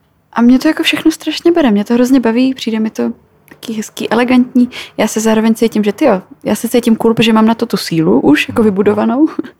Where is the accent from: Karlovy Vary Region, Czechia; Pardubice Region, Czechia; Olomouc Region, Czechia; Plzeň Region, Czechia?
Karlovy Vary Region, Czechia; Karlovy Vary; Já jsem teda původem z Karlových Varů, kde těch možností zas tak strašně moc nebylo.